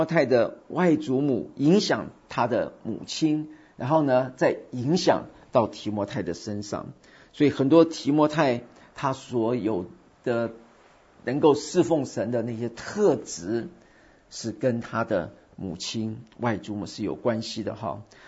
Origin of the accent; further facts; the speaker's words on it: China; now in United States; 那今天我们中国人来到美国，好，我们称这些当地的美国人叫什么？老外。